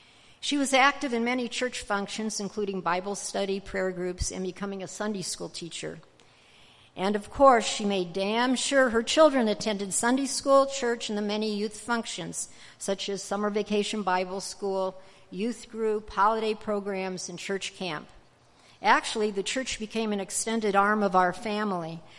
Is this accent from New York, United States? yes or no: no; Indianapolis, Indiana, United States; My brothers and I grew up in the Indianapolis suburbs, which were becoming prevalent in the 1950s with baby boomers bursting into mid-century.